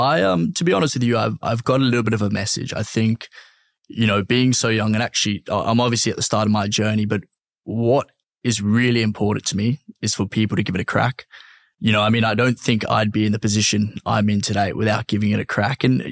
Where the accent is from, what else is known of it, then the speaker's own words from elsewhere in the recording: Australia; born there; So I was born here in Australia. My family are born in Johannesburg, South Africa, which obviously you can probably hear a little bit of the accent. I've got a bit of a tinge of English as well. I've actually got no link to England.